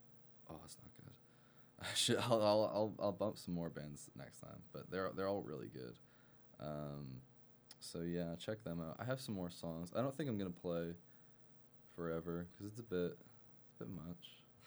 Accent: Markham, Ontario, Canada; They're a collection of dudes from my hometown Markham who have kind of fostered a little bit of a scene

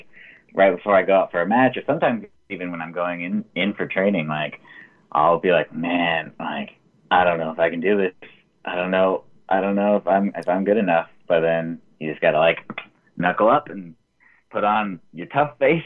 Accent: Baker City, Oregon, United States; But yeah, I'm originally from Baker City, Oregon, in Eastern Oregon.

